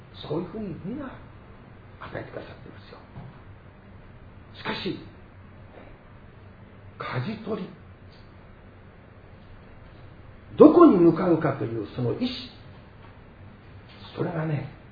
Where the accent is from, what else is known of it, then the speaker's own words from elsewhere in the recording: Kanto, Japan; 大阪の町じゃないんですよ。私、関東人だから。